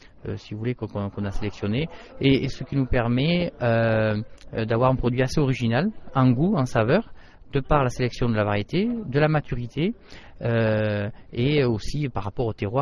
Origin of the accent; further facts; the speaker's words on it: Nîmes, Occitanie, France; donc moi je suis né à Nîmes et donc je suis un produit authentique nîmois, quoi.